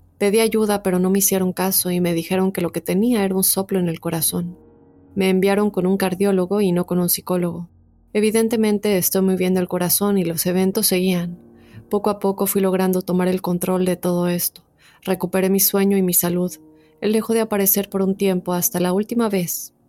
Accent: Costa Rica; Soy de Costa Rica.

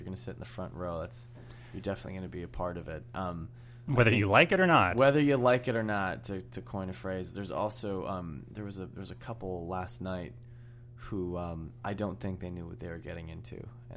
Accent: San Francisco, California, United States; because I'm from San Francisco, and we did 4 weeks there

